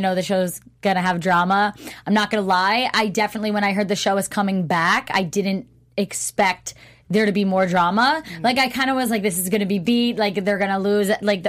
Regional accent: New Jersey, United States; I'm actually from Jersey.

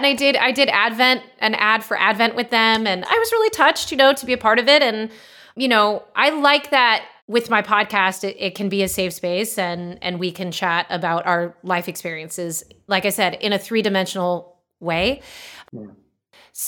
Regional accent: Los Angeles, California, United States; I needed and did not have for a long time in growing up in Los Angeles.

